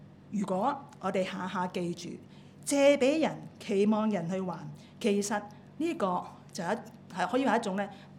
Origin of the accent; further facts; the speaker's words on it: China; 我哋中國人咧有個哲學家嚇